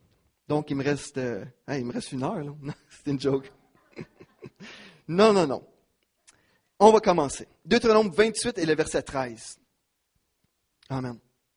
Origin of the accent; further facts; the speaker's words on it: Quebec, Canada; on est tellement comme endormi, on se laisse voler nos droits et on est des Québécois